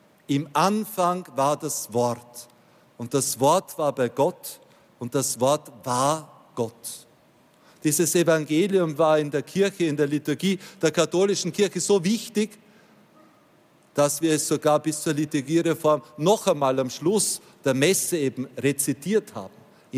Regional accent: Austria; zumindest bei uns in Österreich

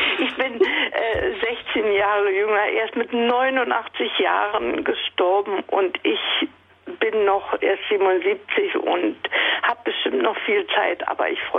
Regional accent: East Germany, Germany; moved away; ich komme aus dem Osten und bin dann nach dem Westen gegangen

